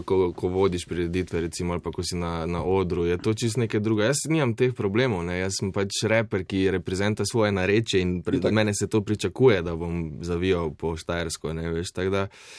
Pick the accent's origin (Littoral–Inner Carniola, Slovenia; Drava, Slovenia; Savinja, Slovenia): Drava, Slovenia; Maribor; zelo sem vesel in ponosen na to, da sem odraščal v Mariboru